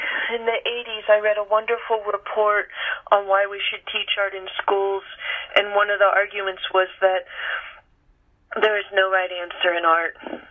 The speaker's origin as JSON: {"language": "English", "region": "California", "country": "United States", "tie": "born or raised there", "said": "because when I was growing up in California, we were regarded almost universally as a kind of barbarian hinterland"}